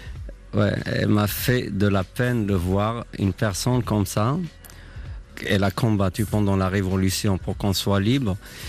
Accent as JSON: {"language": "French", "region": "Kabylie", "country": "Algeria", "tie": "born there", "moved": "yes", "said": "Je suis né en Kabylie, en Algérie plus exactement. En 2000, quand j'ai quitté l'Algérie"}